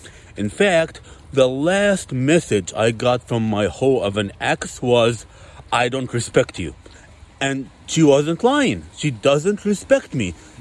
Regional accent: Egypt; Because I'm from Egypt too, so I know what's going on, okay?

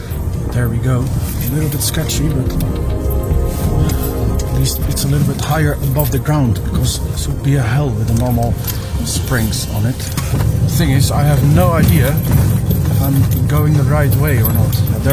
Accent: Netherlands; As soon as I said I was from the Netherlands, he opened the gate. Good. I don't know. I said, what do I need to do here? I said, I'm from the Netherlands.

